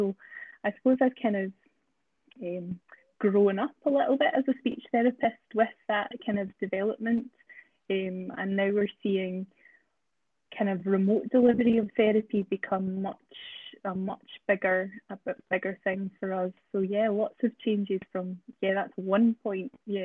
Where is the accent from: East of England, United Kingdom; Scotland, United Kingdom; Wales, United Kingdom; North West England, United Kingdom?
Scotland, United Kingdom; Isle of Bute; also born or lived in Glasgow; now in Dundee, United Kingdom; I am not originally from Dundee, so I am from Bute, the Isle of Bute. So I'm a kind of, and studied in Glasgow, so very much came to Dundee for for the job